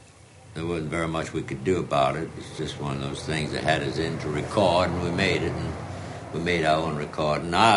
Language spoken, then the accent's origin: English; New Orleans, Louisiana, United States; born there; I was born in Algiers, New Orleans, Louisiana, on February the 7th, 1896.